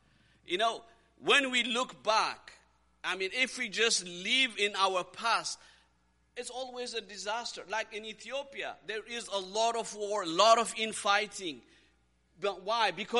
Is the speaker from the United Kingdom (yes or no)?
no; Zambia; I mean, I come from Zambia. Right now in Zambia, the drought is bad.